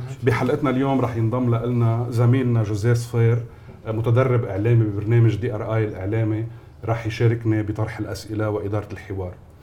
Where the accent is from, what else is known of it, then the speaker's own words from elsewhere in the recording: Lebanon; انا لبناني ورح ضل افتخر بلبنانيتي وبحريتي